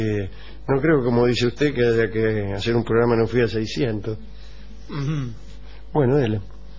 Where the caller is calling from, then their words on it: Caleta Olivia, Santa Cruz, Argentina; hola, don Alejandro … de Caleta Olivia, Santa Cruz.